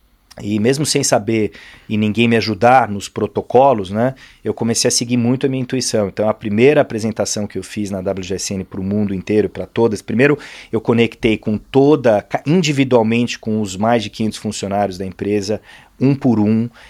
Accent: Brazil; um pouco pela nossa característica como brasileiro, um pouco pela minha própria característica e tal

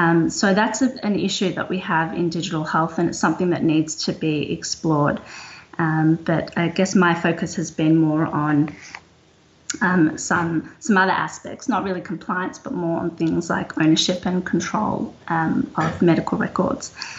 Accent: Melbourne, Victoria, Australia; So I'm a lawyer from Melbourne, Australia

